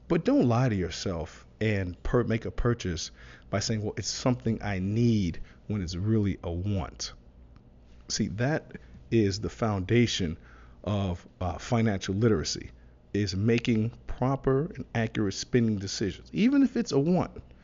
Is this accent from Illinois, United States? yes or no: yes; Chicago, Illinois, United States; now in Miami, United States; And I live South Florida. I'm in Miami a lot. I'm from Chicago.